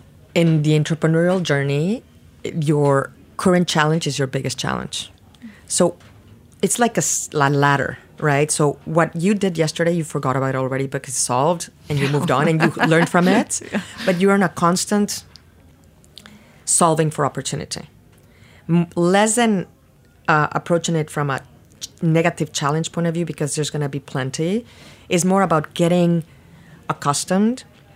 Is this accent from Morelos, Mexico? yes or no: no; Mexico City, Mexico; I was born in Mexico City. I grew up in Mexico City. I went to university there. All my family lives there.